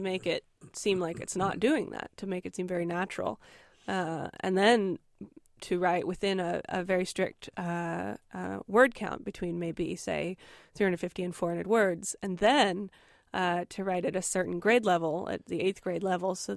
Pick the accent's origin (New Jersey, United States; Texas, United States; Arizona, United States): Arizona, United States; Tucson; also born or lived in Charlotte, North Carolina; Well, I was born and raised in Tucson. I lived in Charlotte, North Carolina for 7 years, actually, between 7 and 14. Came back to Tucson, went to Arizona State up in Tempe, then Austin.